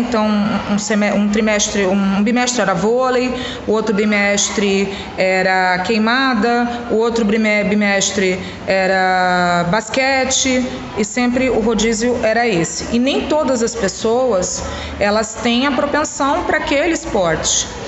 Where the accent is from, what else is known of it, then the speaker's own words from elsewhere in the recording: Rio de Janeiro, Brazil; Bom, eu sou do Rio de Janeiro, então a realidade que eu vivi foi uma realidade dos colégios municipais do Rio de Janeiro